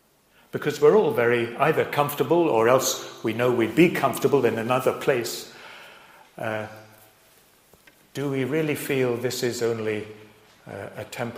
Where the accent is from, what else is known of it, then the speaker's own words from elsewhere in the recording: England, United Kingdom; I would now say I'm first a Christian. Secondly, I'm English. And thirdly, I'm British.